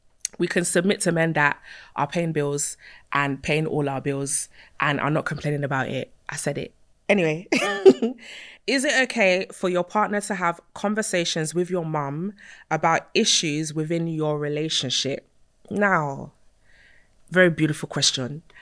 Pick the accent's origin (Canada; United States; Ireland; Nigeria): Nigeria; I'm Nigerian